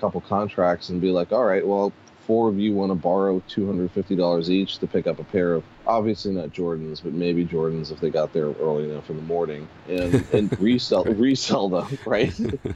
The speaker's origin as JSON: {"language": "English", "town": "Pittsburgh", "region": "Pennsylvania", "country": "United States", "tie": "born or raised there", "said": "No, I was born and raised in Pittsburgh."}